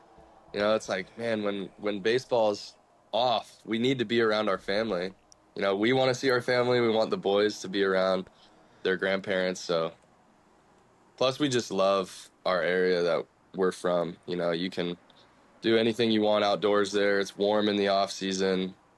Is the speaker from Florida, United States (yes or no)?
yes; DeLeon Springs, Florida, United States; But I'm more from Central Florida, from DeLeon Springs. It's pretty close to Stetson University in DeLand.